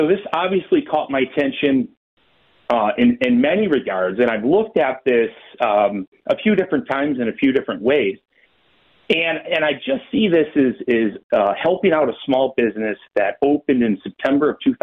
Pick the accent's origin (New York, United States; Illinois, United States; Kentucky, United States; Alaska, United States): New York, United States; Western New York is my hometown.